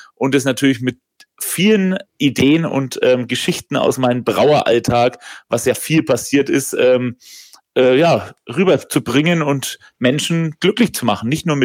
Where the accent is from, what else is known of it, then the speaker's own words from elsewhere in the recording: Bavaria, Germany; ich bin Franke